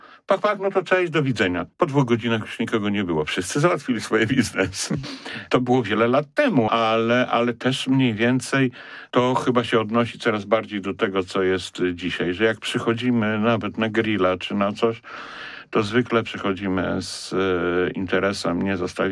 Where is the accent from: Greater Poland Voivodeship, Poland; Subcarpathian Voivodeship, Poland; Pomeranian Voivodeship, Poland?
Greater Poland Voivodeship, Poland; Poznań; also born or lived in Zamość; ja jestem z poznaniakiem, wielkopolaninem, ale z racji pracy mojego taty mieszkaliśmy w Zamościu.